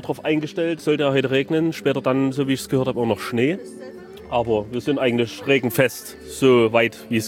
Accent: Saxony, Germany; Wir kommen in der Nähe von Freiberg aus dem Erzgebirge.

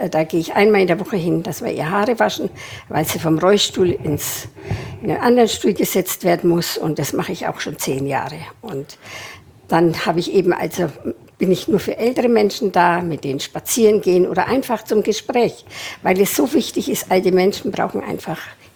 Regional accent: Bavaria, Germany; Ich bin zu Hause in Franken aufgewachsen. Wir waren 7 Kinder und wir sind Zwillinge.

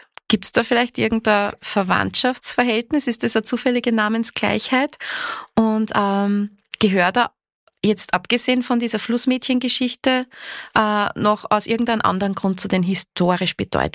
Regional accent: Wieselburg, Lower Austria, Austria; das auch für mich als gebürtige Wieselburgerin ein paar sehr spannende Geschichten beinhaltet hat.

